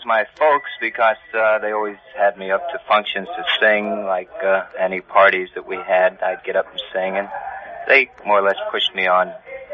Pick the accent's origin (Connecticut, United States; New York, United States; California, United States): New York, United States; New York City; born there; I was born in the Bronx.